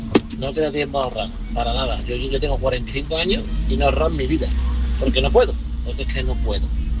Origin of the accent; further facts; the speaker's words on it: Seville, Andalusia, Spain; de Sevilla.